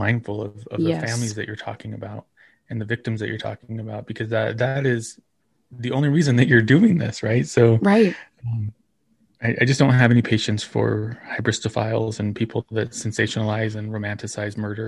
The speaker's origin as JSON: {"language": "English", "town": "Socorro", "region": "New Mexico", "country": "United States", "tie": "born there", "said": "So I was born in Socorro, New Mexico in 1980. And it's a small town. It's about 75 miles south of Albuquerque, which is the largest city in our state."}